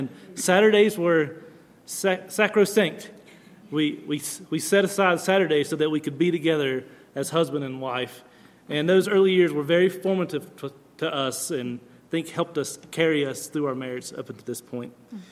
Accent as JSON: {"language": "English", "region": "Virginia", "country": "United States", "tie": "born or raised there", "said": "And so the Lord led us out of the Air Force and took us back to where I grew up in Virginia."}